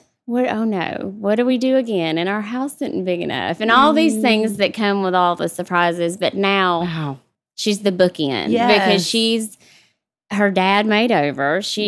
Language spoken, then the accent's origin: English; Cairo, Georgia, United States; actually from a little town, Cairo, Georgia. It's actually Wiggum, Georgia, but it's about 2 hours from my hometown, and we were big football rivals.